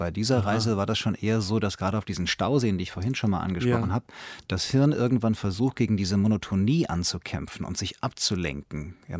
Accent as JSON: {"language": "German", "town": "Hanau", "region": "Hesse", "country": "Germany", "tie": "born or raised there", "said": "Ich bin in Hanau aufgewachsen."}